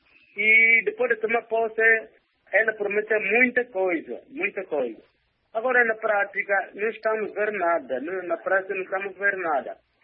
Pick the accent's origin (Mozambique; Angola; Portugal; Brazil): Angola; Mas sim, devia ter tratar o problema no geral, como angolanos.